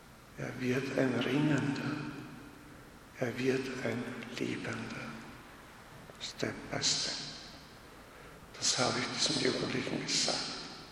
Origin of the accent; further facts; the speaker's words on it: Wolfau, Burgenland, Austria; Und da kam ich in meine Heimatgemeinde als Pfarrer ein Jahr, um dort, also meine Wurzelgemeinde, mein Vater und meine Mutter. Und da gab ich in Wolfau ein Essen am Beginn des Jahres.